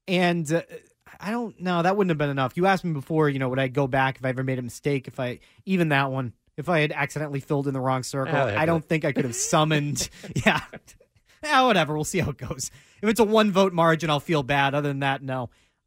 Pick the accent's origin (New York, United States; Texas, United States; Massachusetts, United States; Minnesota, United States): Massachusetts, United States; Milford; I came from Milford